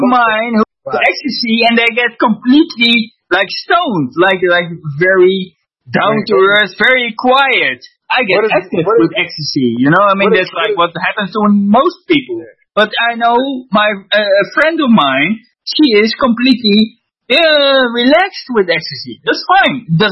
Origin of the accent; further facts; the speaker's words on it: Netherlands; now in Colombia; No, I'm not from Amsterdam, but I'm from Holland. But I live in South America, in Colombia.